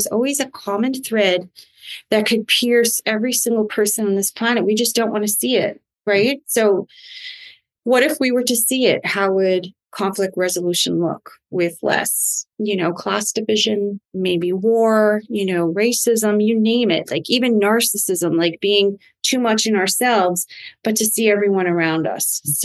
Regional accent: Long Island, New York, United States; but I'm from Long Island, New York.

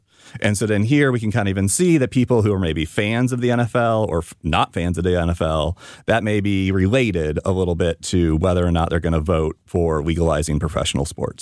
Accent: St. Louis, Missouri, United States; I was born and raised in St. Louis, and people ask me, who do I follow?

